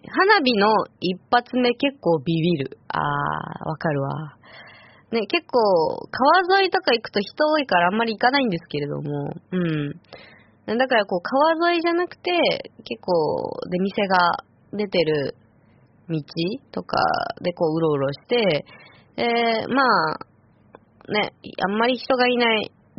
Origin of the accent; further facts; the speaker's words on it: Iwate, Japan; よくね、私の実家も、ね、畳のお家だったので、ね、一軒家の、うん。で、風鈴が、こう、チリンチリンってなるわけですよ。ね。で、まあ、岩手の夏っていうのは、そこまで暑くなくて、